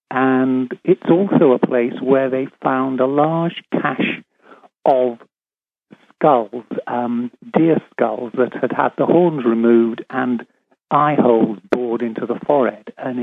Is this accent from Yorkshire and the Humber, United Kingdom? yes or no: yes; Scarborough, Yorkshire and the Humber, United Kingdom; because I grew up there in Scarborough, which is a town in the middle between the moors and the wolves, coastal town.